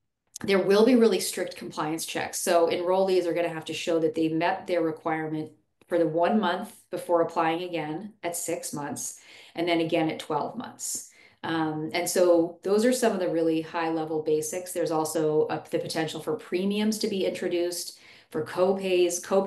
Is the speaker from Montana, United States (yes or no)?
yes; Bozeman, Montana, United States; When I was growing up in Bozeman, we didn't have any homelessness.